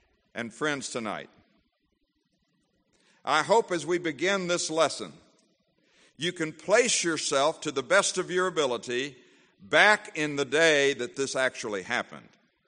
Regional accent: Florida, United States; I didn't just do that because I'm from Florida and we don't know what that is.

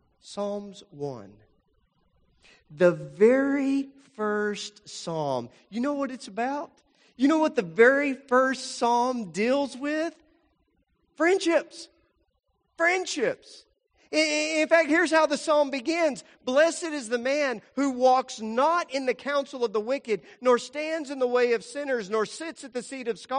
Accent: Lubbock, Texas, United States; You know, I grew up in Lubbock, Texas.

